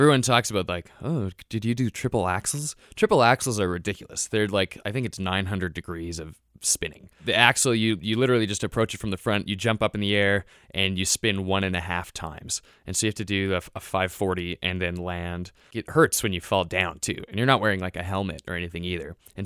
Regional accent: Fernie, British Columbia, Canada; I grew up in Fernie, BC.

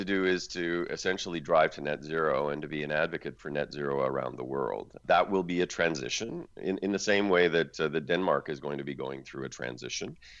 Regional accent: Saskatchewan, Canada; I grew up in Saskatchewan. I mean, I'm a British Columbia MP, but I grew up in Saskatchewan. I worked for the province of Saskatchewan. All my family lives in Saskatchewan and Alberta.

